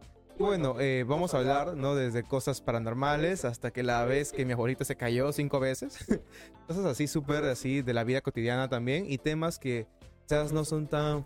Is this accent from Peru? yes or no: yes; Peru; Como algunos saben, y otros no, somos peruanos